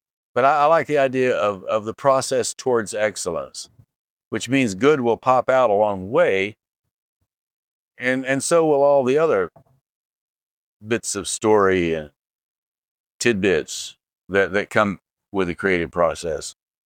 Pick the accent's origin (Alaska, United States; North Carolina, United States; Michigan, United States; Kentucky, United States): North Carolina, United States; Asheville; And as I'm moving toward Asheville, my hometown, I'm feeling complete. I'm headed home.